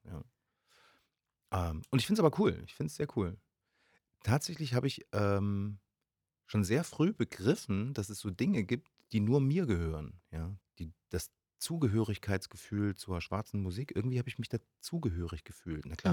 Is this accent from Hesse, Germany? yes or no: no; Thuringia, Germany; Ich bin im Osten aufgewachsen, also in Thüringen genau genommen.